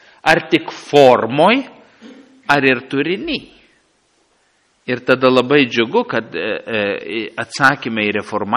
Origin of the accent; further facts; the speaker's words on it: Samogitia, Lithuania; bet ir mes, lietuviai, žemaičiai, irgi galėtumėm skaityti šventąjį raštą gimtąją kalbą